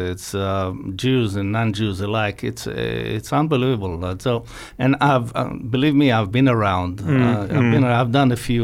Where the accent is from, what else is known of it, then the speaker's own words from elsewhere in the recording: Israel; People care when they hear that I'm from Israel.